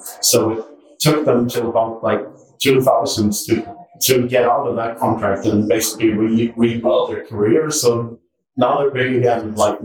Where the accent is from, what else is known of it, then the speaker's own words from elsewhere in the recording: Sweden; I grew up in Sweden, right?